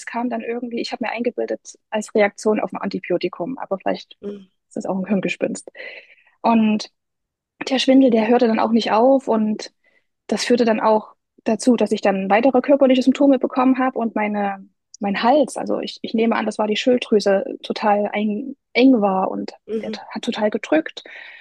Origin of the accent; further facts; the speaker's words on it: East Germany, Germany; ich bin 30 Jahre alt und ich komme aus dem Osten. Vielleicht hört man es.